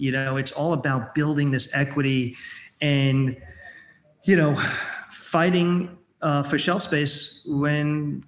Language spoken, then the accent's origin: English; Staten Island, New York, United States; So I grew up in New York, and I'm a borough boy. I grew up in Staten Island.